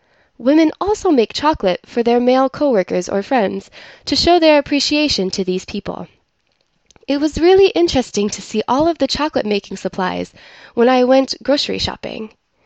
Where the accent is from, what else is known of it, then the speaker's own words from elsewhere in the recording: United States; now in Japan; the difference between celebrating it in the United States, my home country, and in Japan.